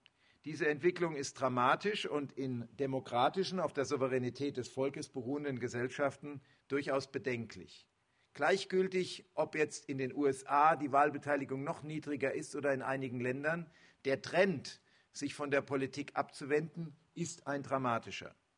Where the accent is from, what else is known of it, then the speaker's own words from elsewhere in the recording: Hesse, Germany; ich bin Hesse